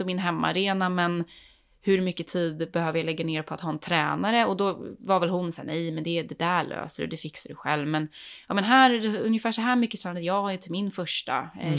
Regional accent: Värmdö, Stockholm County, Sweden; Ja, men jag är från Värmdö, trivs jättebra i vatten

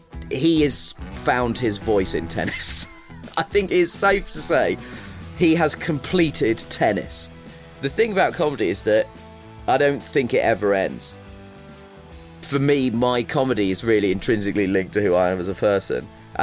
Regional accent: United Kingdom; The comedy came from the culture clash growing up as a British Asian person

